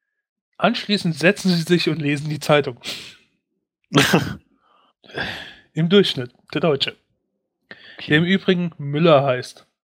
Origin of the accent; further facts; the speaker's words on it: Germany; Also ich gucke gerne als Deutscher, wie das Ausland die Deutschen betrachtet.